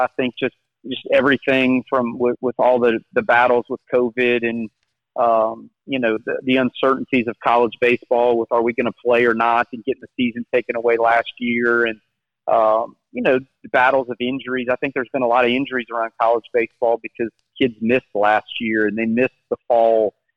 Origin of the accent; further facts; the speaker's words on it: Slidell, Louisiana, United States; I grew up in South Louisiana, in Slidell, Louisiana, and kind of my career has kind of taken me more to the east side, to Mississippi